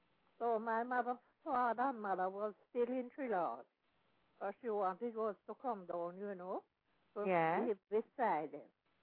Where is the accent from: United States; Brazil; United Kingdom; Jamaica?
United Kingdom; Spalding, East Midlands; Yes. I was born in Spalding because my father was from there.